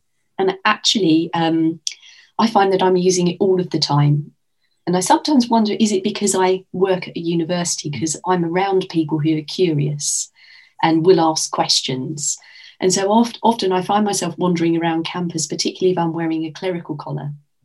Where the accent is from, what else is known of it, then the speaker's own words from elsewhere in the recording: Cheshunt, East of England, United Kingdom; also born or lived in Enfield; So I was born in Enfield. Quite proud of having been born in Enfield for no particular reason other than I was. And I grew up in Hertfordshire, a place called Cheshunt